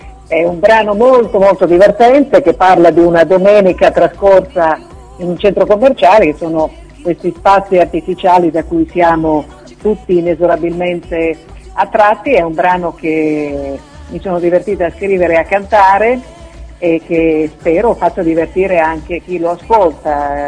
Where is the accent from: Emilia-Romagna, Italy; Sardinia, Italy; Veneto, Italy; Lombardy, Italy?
Emilia-Romagna, Italy; accent: Bolognese; now in Rome, Italy; puoi sentire il mio accento bolognese, nonostante io viva a Roma da 8 anni, però insomma non l'ho perduto.